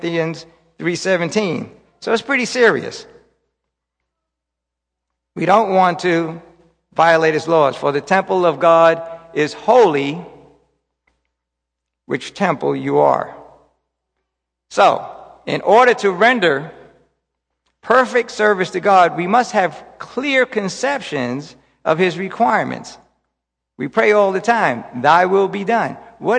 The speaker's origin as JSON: {"language": "English", "region": "New York", "country": "United States", "said": "I'm from New York, so I'll either talk twice as fast or I'll go through the material very quickly."}